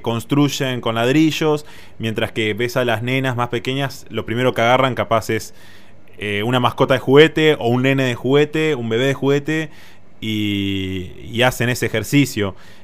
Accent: Entre Ríos, Argentina; acá en Entre Ríos, lo que se ve, yo soy de Entre

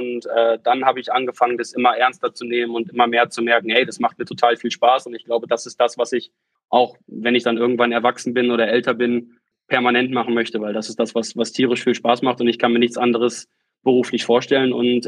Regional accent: Cuxhaven, Lower Saxony, Germany; born there; Also ich komme ja gebürtig aus Cuxhaven

